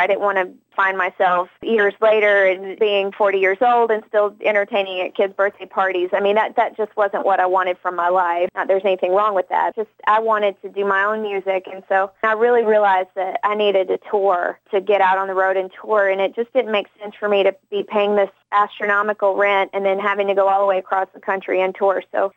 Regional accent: South Carolina, United States; ironically, even though I'm from South Carolina, living in Los Angeles was what made me take my music in more of a country direction.

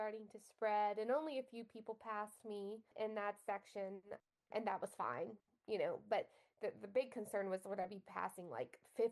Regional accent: Alabama, United States; moved away as an adult; No, I'm from Alabama. I lived there for the first 22 years of my life

